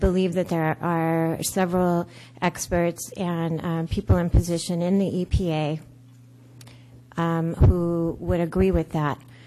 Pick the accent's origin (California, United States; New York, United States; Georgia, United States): California, United States; Morro Bay; I'm from North Morro Bay here. I'm also part of the Ocean Outfall Group on the Central Coast.